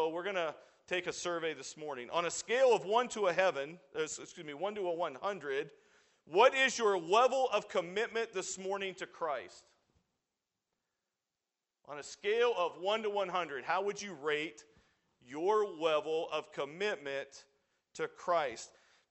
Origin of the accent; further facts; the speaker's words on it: Illinois, United States; I'm from Illinois, so I'm a Illinois fan